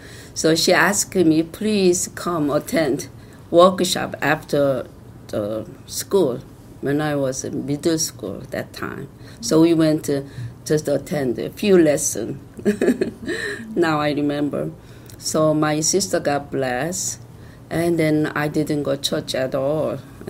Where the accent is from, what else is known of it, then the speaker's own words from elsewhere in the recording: Seosan, South Chungcheong, South Korea; born there; English is a second language; moved away; I came from Korea when was 1979, September 24th. And then I was born in Korea, South Korea, Cheongnam Seosan Chigok.